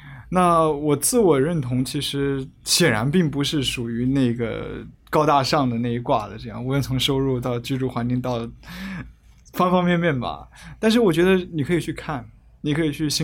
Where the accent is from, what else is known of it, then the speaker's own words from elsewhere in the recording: Hefei, Anhui, China; now in Hong Kong; 我家乡是大陆的、是安徽的，但是我住在香港、住了很多年，我还蛮避免说我是哪里人的、唯一的可能就是说我家乡就正在那生活长大，我说我合肥人啊，